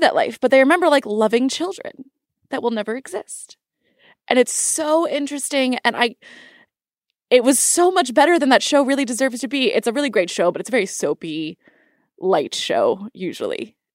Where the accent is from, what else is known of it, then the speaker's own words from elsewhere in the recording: Philadelphia, Pennsylvania, United States; I'm from Philly. You can fight me. I'd be happy to fight. I'm from Philly.